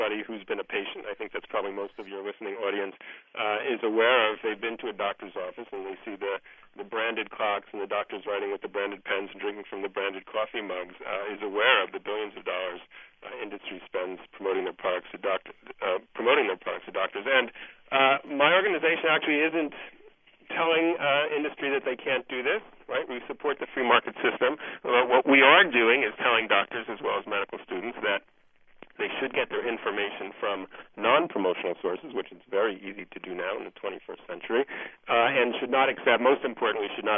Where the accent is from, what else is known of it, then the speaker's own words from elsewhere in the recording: New York City, New York, United States; I'm from New York City.